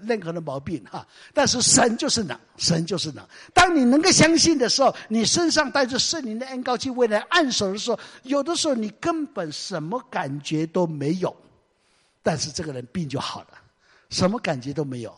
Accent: Taiwan; accent: Hakka; first language Hakka; 其实台湾话不是我的语言啊，我是讲客家话的。

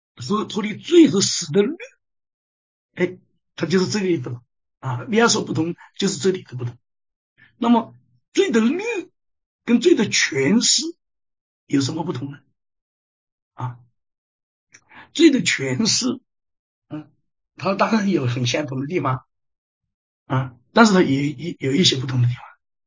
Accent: China; now in Canada; 就像我们移民，我们从中国来到了加拿大

